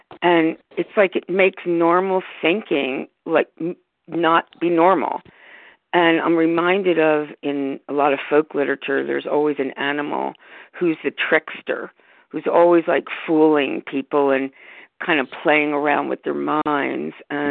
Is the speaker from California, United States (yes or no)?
yes; California, United States; I'm from Northern California.